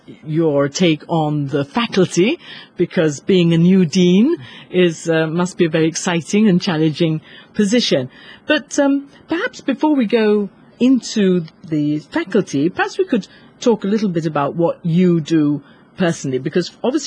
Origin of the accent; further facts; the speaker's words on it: England, United Kingdom; now in Malta; When I was young, I was brought up in England, and although my parents were linguists, we were brought up monolingual. So it was English, English, and more English.